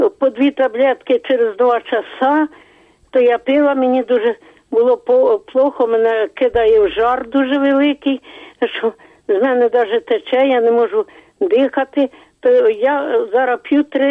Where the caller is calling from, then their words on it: Bortnychi, Kyiv, Ukraine; А я з Бортнич дзвоню.